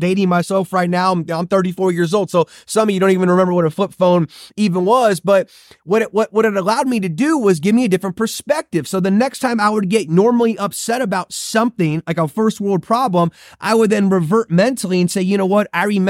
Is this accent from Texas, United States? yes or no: no; Ohio, United States; I remember growing up in Ohio, we were middle-class America.